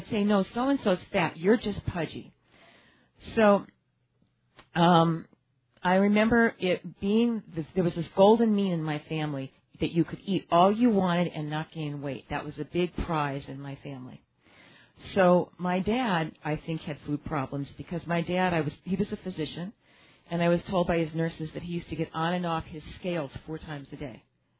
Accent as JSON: {"language": "English", "region": "Ohio", "country": "United States", "moved": "as an adult", "said": "I'm actually originally from Ohio, but I lived here for 18 years."}